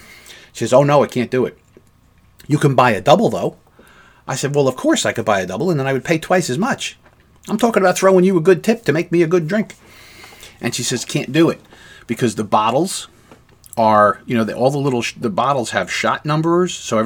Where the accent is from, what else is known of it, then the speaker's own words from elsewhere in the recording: New Jersey, United States; We're from America, you know, from New Jersey, of all places, and we're here enjoying Scotland.